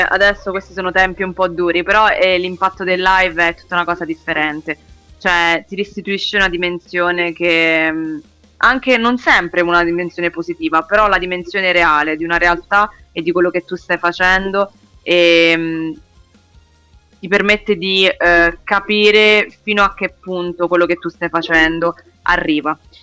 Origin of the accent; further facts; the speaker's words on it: Pescina, Abruzzo, Italy; Marsica, sì, Marsica. Pescina precisamente, quindi proprio il mio paese dove ho sempre vissuto.